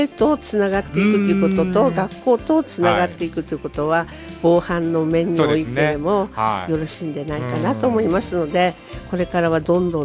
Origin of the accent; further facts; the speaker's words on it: Sapporo, Hokkaido, Japan; 私、はい、生まれ育って中之島60年なんですね。